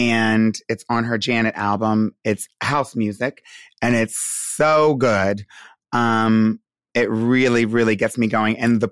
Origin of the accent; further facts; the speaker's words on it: New York City, New York, United States; Like I'm a New Yorker. I'm not going to Times Square.